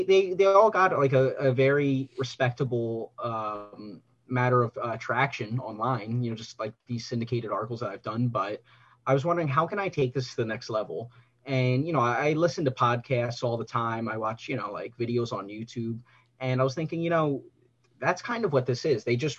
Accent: Atlantic City, New Jersey, United States; You know, I was talking before, like I grew up in Atlantic City, right outside of Atlantic City, and I always went to the Ripley's Auditorium.

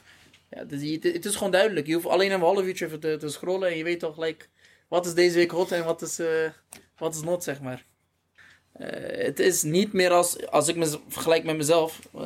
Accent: Schiedam, South Holland, Netherlands; We komen allebei uit Schiedam, allebei hier geboren.

